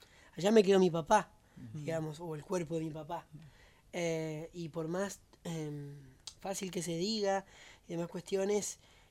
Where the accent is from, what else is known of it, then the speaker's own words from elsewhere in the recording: Curuzú Cuatiá, Corrientes, Argentina; moved away as an adult; Respecto a lo del pueblo, a lo de Curuzú, de donde soy oriundo, bueno, es un lugar que no habito hace mucho tiempo. Más allá de que no lo habito porque vivo hace 18 años acá